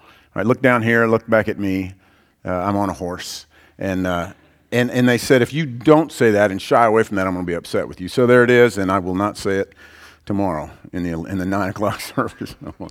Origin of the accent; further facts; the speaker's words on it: Iowa, United States; I grew up in Iowa, and in Iowa, everybody wrestles.